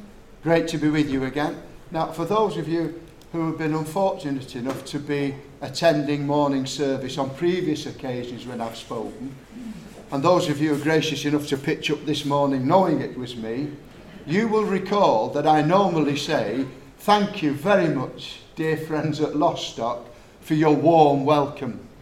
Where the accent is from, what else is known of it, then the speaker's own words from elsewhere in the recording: Latchford, North West England, United Kingdom; And in the little Gospel Hall chapel where I grew up in Latchford